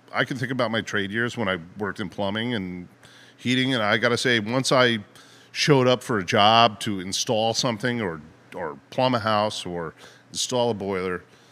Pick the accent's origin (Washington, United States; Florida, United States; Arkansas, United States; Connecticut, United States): Connecticut, United States; Ridgefield; also born or lived in Weston; I grew up in Ridgefield. You know, I started in Weston, Connecticut.